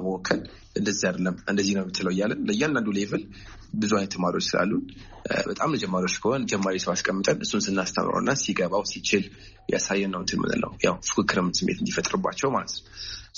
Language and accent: Amharic; Addis Ababa, Ethiopia; እና አሁንም ተወልጄ ያደግኩትኝ አዲስ አበባ ነው። ያደግኩትኝ ወደ ጨርቆስ አካባቢ ነው።